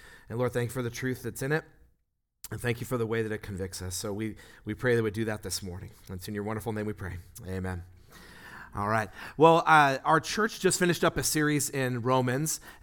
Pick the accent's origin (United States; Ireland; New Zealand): United States; California; I grew up in the Bay Area.